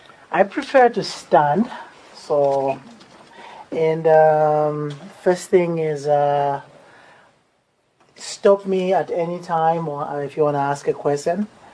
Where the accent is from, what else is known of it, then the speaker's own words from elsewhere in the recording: Zambia; now in United States; I grew up in Zambia, and that's in Southern Africa.